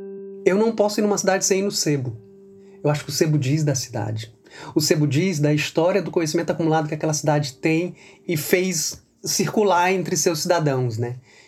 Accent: São Luís, Maranhão, Brazil; eu sou de São Luís do Maranhão, tenho 43 anos, sou escritor e historiador de formação.

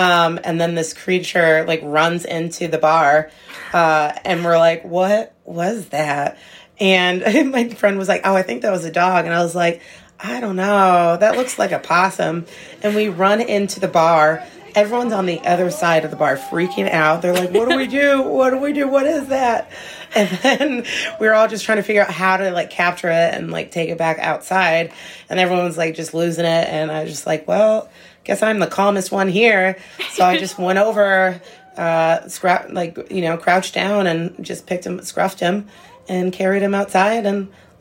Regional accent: Alaska, United States; now in Brooklyn, United States; I live in Brooklyn. I've been in New York for about 13 years now, and I'm originally from Alaska.

